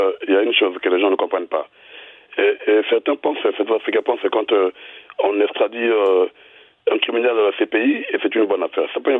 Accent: Republic of the Congo; Moi, je suis du Congo-Brazzaville.

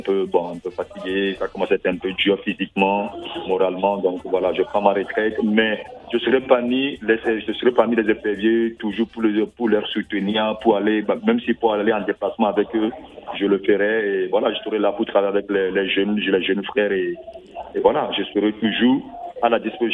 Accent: Togo; je suis du Togo, le Bénin c'est à côté

